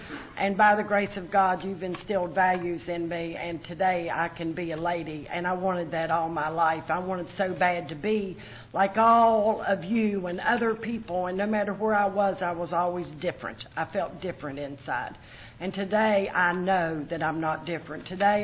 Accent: United States; accent: hillbilly twang; And you'll notice, I guess it's hillbilly twang. I'll go somewhere and they'll say, "Where are you from down south?" I'll say, "I'm from up north."

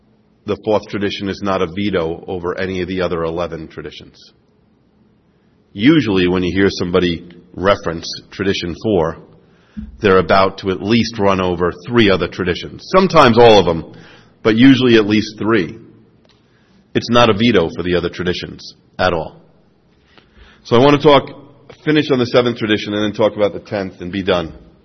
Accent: New York, United States; I'm a Yankee from New York for sure

